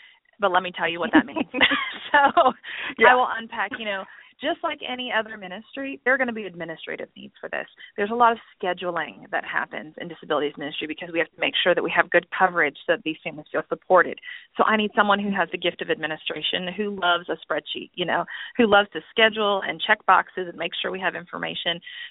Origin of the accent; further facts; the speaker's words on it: Midwest, United States; I'm from the Midwest, so that's how it would happen.